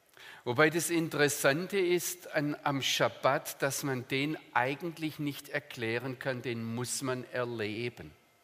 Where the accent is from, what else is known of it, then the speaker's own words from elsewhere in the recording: Baden-Württemberg, Germany; Also, aber ich bin aufgewachsen im Schwarzwald. Meine Mutter ist Schwarzwälderin